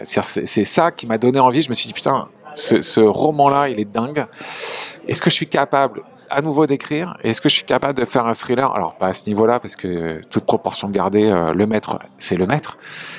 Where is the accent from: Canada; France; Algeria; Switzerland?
France; Hauts-de-France; Donc moi, j'ai vécu en province. Je suis un Picard.